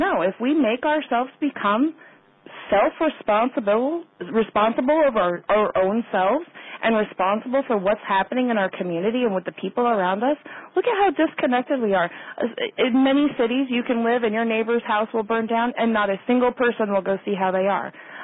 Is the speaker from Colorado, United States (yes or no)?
yes; Colorado, United States; growing up in Colorado, I had the opportunity to be around a lot of Hispanic families.